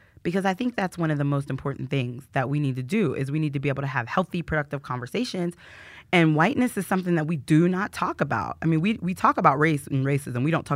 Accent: Ohio, United States; I grew up in Northeast Ohio, a town that was primarily white and black. We didn't really have a lot of other ethnicities represented in my hometown.

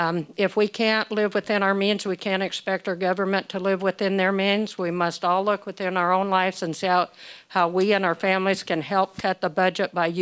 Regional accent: Soldotna, Alaska, United States; I was born in Alaska in 1951. We homesteaded in Soldatna. We lived a simple, provident, self-reliant life.

